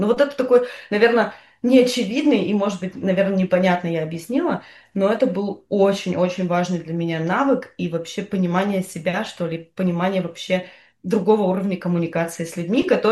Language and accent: Russian; Russia; Да, я из России.